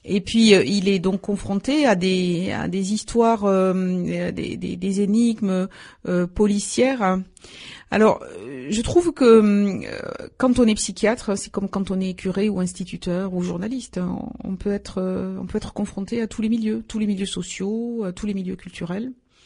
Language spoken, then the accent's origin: French; Toulouse, Occitanie, France; born there; Et quant à moi, je suis née à Toulouse, d'une mère qui appartient vraiment à une vieille famille toulousaine. Donc je suis très très attachée à ma ville.